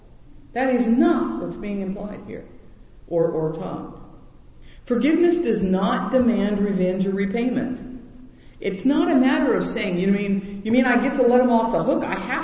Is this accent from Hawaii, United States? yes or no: yes; Hawaii, United States; I grew up in Hawaii.